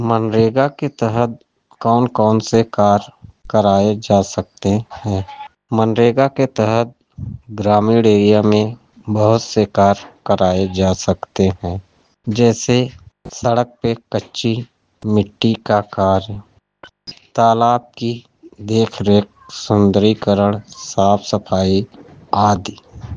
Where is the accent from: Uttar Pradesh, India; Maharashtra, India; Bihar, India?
Uttar Pradesh, India; Bhadohi; मैं औराई ब्लॉक भदोही से हूँ। मेरा पिन कोड नंबर 221301। मेरी उम्र 26 साल है।